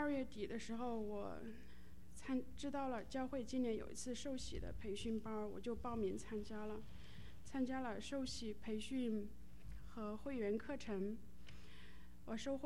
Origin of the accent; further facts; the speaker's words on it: Hubei, China; now in United States; 我来自中国湖北，是因为2013年2月份的时候，我们深圳总公司也派我们到美国子公司来工作，所以我和我先生一起来到美国。